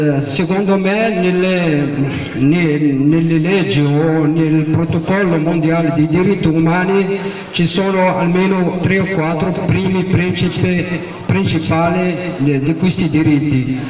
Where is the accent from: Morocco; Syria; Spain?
Morocco; Italian is a second language; now in Italy; vengo da Marocco e sono uno dei occupanti di via Facciolati 96.